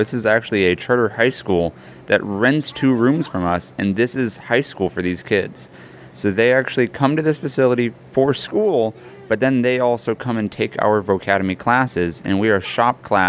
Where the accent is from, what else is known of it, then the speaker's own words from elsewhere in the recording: Midwest, United States; I grew up in the Midwest originally, working on cars and farm equipment and off-road vehicles